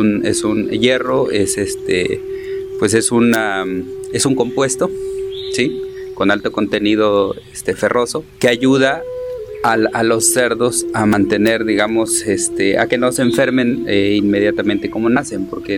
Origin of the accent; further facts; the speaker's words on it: Santiago, Mexico; soy originario de Santiago y cursé la licenciatura en biología.